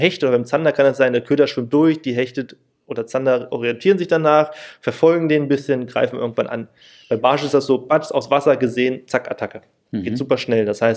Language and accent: German; Berlin, Germany; ich komme auch aus Berlin